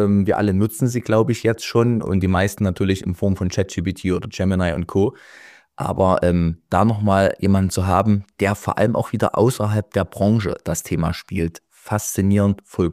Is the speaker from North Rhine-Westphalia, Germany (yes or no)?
no; Leipzig, Saxony, Germany; Und das nehme ich als Leipziger euch jetzt nicht übel.